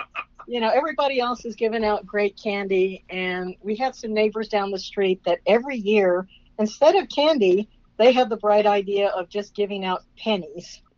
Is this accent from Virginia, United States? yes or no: no; Maryland, United States; because I grew up in Maryland and it was usually starting to get cold by then.